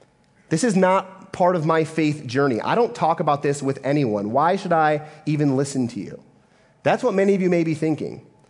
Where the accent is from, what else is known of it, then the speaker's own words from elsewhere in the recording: Mason, Michigan, United States; And I grew up in Mason, Michigan, and I got saved through a ministry called Young Life.